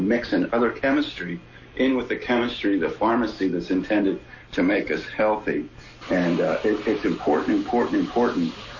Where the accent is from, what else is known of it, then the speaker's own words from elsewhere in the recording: Camden, New Jersey, United States; now in Philadelphia, United States; I grew up not here in Philadelphia, but right across the Delaware River in the Camden part of the world